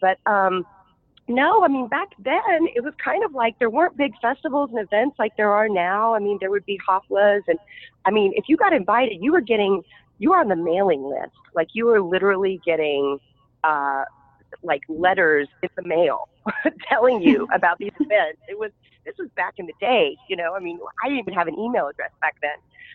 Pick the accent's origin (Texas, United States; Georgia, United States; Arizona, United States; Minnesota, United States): Texas, United States; I'm from Texas, so I grew up in Texas, and I was at a Renaissance fair called Scarborough Fair